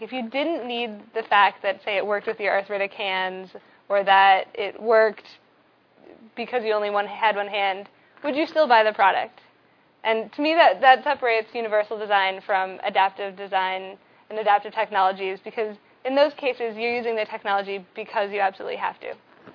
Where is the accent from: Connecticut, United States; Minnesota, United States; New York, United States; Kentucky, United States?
Minnesota, United States; I'm originally from Minnesota, a little bit about me. I went to school in Boston at MIT. And then I'm obviously right now in California.